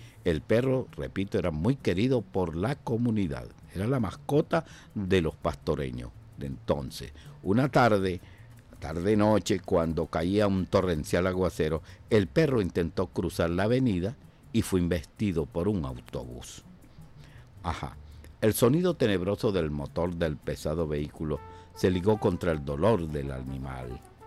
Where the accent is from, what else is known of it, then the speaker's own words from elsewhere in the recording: Valencia, Carabobo, Venezuela; now in Caracas, Venezuela; nosotros los provincianos, digo los provincianos, pero yo soy de Valencia, y así, bueno, yo formo parte de ese 60% de población que tiene Caracas, que somos venidos de la provincia